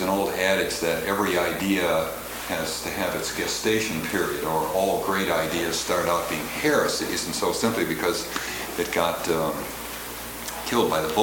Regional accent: Michigan, United States; over in my home state of Michigan, where I hail from.

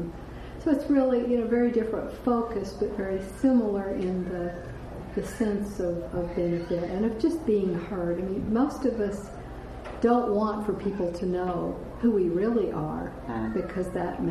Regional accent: Dallas, Texas, United States; also born or lived in Topeka / Houston / Tennessee / San Antonio; now in Austin, United States; Grew up in Houston for 7 years, 1 year in Tennessee, 3 years in San Antonio, and then to Dallas till I left for college.

